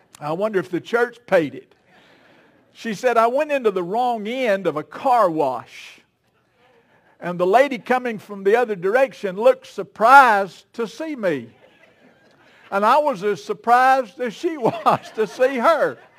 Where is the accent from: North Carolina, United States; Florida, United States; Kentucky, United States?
North Carolina, United States; Valdez; And Wendy's from my hometown. We're both from Valdez, North Carolina.